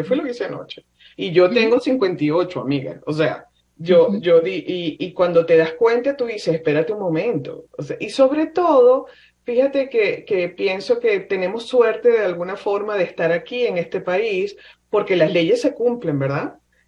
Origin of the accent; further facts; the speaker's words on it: Venezuela; moved away; yo empecé a tomar en mi país, en Venezuela, normalmente en la playa, te compras una cerveza y tenía, no sé, 15, 16 años.